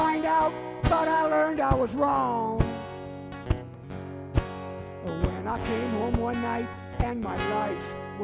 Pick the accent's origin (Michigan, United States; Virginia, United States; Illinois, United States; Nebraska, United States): Michigan, United States; Redford; I'm from Redford. Anybody know where Redford is?